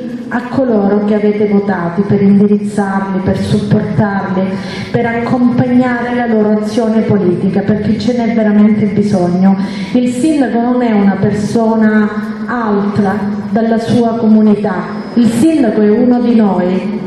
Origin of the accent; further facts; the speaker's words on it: Calabria, Italy; io sono della Locride e li ho subiti in famiglia